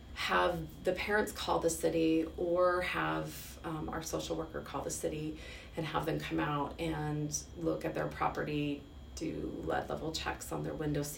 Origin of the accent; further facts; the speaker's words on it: Lincoln, Nebraska, United States; I'm from Lincoln. It's not very far.